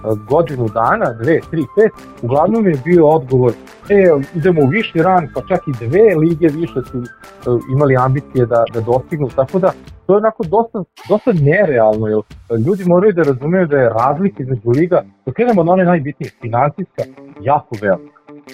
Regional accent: Banatski Despotovac, Vojvodina, Serbia; Ja sam iz Banatskog Despotovca

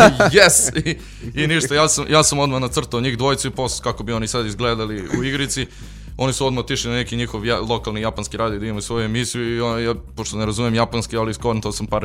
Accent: Serbia; ja sam taj iz Srbije, MC

